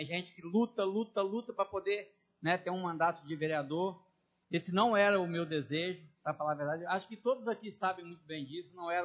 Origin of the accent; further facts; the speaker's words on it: João Neiva, Espírito Santo, Brazil; o meu município, né, onde eu nasci, onde eu estou até hoje. Tenho a minha empresa, tenho a minha família aqui nesse lugar, né? Lugar bom de se viver, né? Como o nosso prefeito fala, João Neiva é um lugar bom de se viver, bom de se morar.